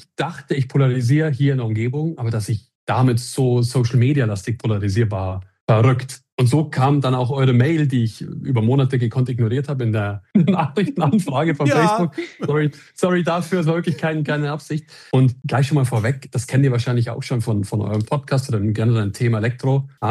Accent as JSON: {"language": "German", "town": "Landshut", "region": "Bavaria", "country": "Germany", "said": "Also ich bin aus Landshut, ist im schönen Niederbayern."}